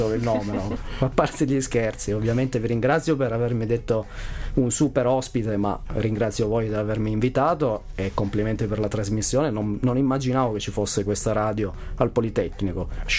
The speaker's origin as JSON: {"language": "Italian", "region": "Calabria", "country": "Italy", "said": "però è ovvio che essendo calabrese non posso che dirvi che la Calabria è da visitare"}